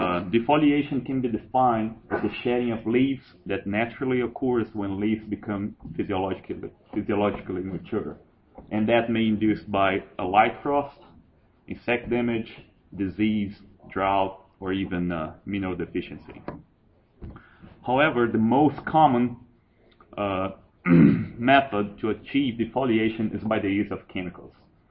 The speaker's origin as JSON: {"language": "English", "country": "Brazil", "second_language": "English", "lives_now": "United States", "said": "I'm originally from Brazil"}